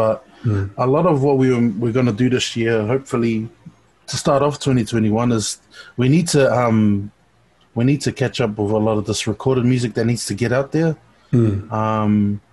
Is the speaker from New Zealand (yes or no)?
yes; New Zealand; So growing up in New Zealand